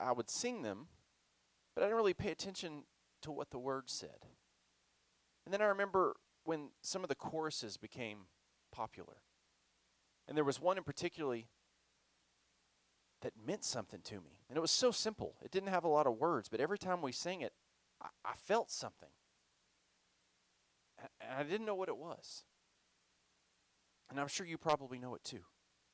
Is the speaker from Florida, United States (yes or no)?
no; Amarillo, Texas, United States; I grew up here in Amarillo and at a conservative Baptist church with my granddad as the pastor.